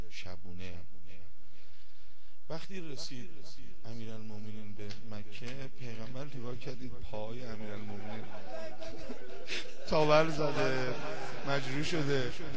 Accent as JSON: {"language": "Persian", "country": "Iran", "said": "میگم خانم من دفعه اولم اومدم، از ایرانم که اومدم،"}